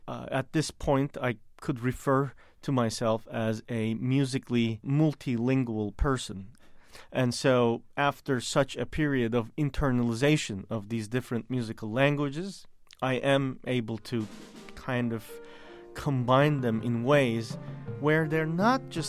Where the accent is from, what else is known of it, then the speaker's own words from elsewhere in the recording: Turkey; I had no knowledge of Middle Eastern music at the time, even though I grew up in Turkey.